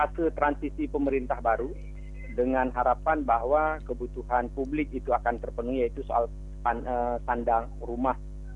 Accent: Aceh, Indonesia; atau di kampung kami di Aceh Barat Daya juga

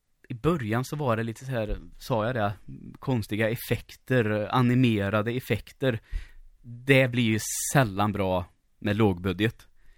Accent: Lidköping, Västra Götaland County, Sweden; för jag kommer från Lidköping, nära Kinnekulle.

